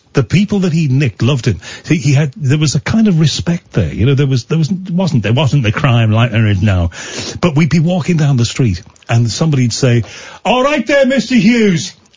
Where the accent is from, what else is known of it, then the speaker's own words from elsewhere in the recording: Liverpool, North West England, United Kingdom; born there; also born or lived in London; Because I was born in Liverpool and lived in London.